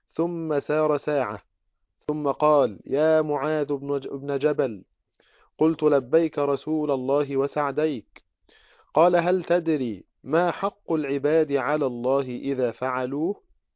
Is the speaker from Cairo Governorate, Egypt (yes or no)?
no; Monufia Governorate, Egypt; طبعا السادات بلدياتي، هو منوفي وأنا بلدياته، منوفي